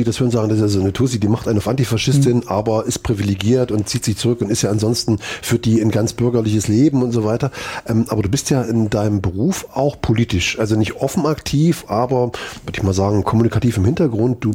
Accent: Thuringia, Germany; Es ist auch wichtig zu sagen, wir kommen aus Ostthüringen.

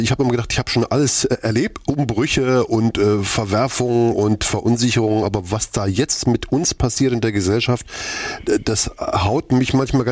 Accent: Germany; wir sind ja also als Deutsche natürlich super aufgestellt, das ist alles klasse

